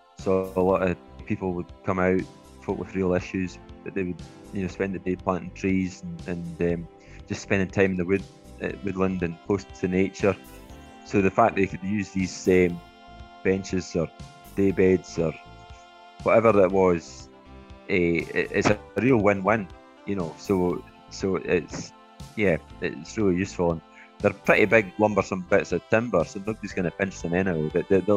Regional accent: Perth, Scotland, United Kingdom; and Perth, of course, they're finishing up my hometown.

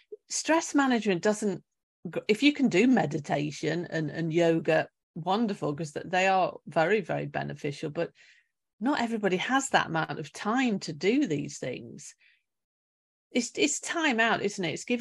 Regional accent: United Kingdom; which I do a lot of because I'm British

